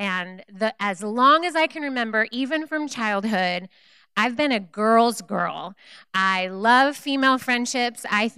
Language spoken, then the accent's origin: English; Salem, United States; I am from Salem. I'm on staff at a church there called Morningstar, the Women's Ministry Director.